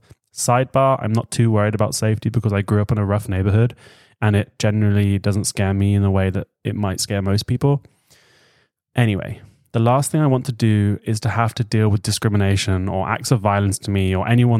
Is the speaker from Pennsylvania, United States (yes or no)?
yes; Philadelphia, Pennsylvania, United States; moved away; I've been living in Europe for almost 3 years. I'm originally from Philly. I guess that's Philadelphia, right?